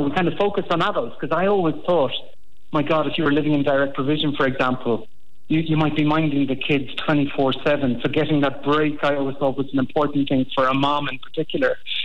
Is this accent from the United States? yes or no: no; Munster, Ireland; it's much more diverse than it was when I was growing up in Kerry.